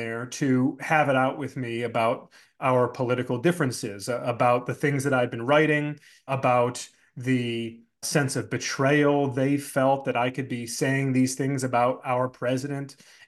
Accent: Brighton, Michigan, United States; family had moved a few times, and we wound up settling in a suburb of Detroit. Brighton, Michigan was my hometown.

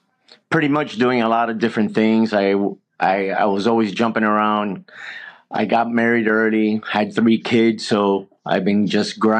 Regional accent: Lakeland, Florida, United States; born there; I was born in Lakeland, Florida, Polk County. Mom's Cuban, my dad's Venezuelan.

